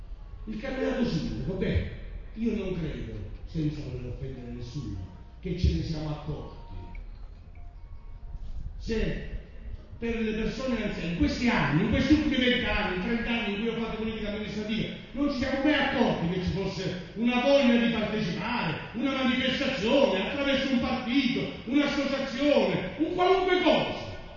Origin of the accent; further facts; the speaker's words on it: Florence, Tuscany, Italy; born there; io credo che in un comizio non ho mai detto che sono nato a Firenze.